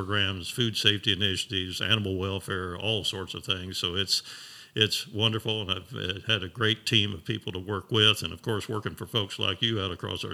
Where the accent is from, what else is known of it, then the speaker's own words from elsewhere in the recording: Indiana, United States; I'm actually a Boone County native.